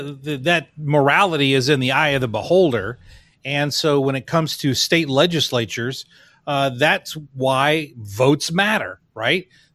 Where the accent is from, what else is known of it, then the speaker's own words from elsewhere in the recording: West Frankfort, Illinois, United States; When I was 12, growing up in West Frankfort, Illinois, I had all the beer I wanted out of the fridge in the basement, right?